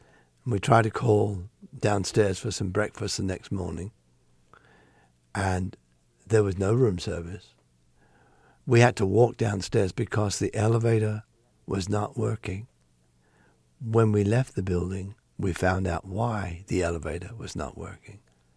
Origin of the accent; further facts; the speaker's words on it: London, United Kingdom; accent: Cockney; And I lost my Cockney accent. I was a Cockney when I was a little boy. I lost it because I heard the BBC announcers speaking much more perfect English than I was